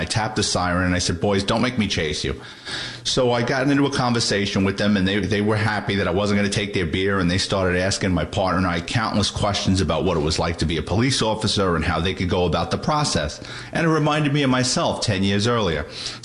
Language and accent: English; Bronx, New York, United States; When I was a young boy growing up in the Bronx, we couldn't get our hands on beer.